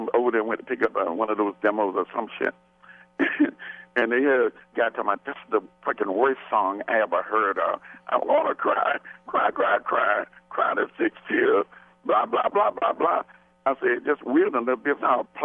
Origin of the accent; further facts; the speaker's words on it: Georgia, United States; now in Miami, United States; When I came from Niagara, Georgia to Miami